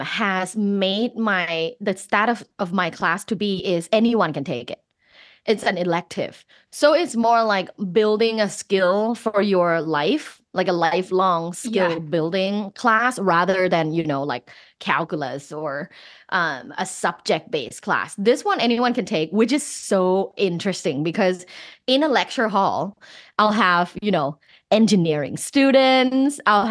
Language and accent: English; Thailand; You know, I'm originally from Thailand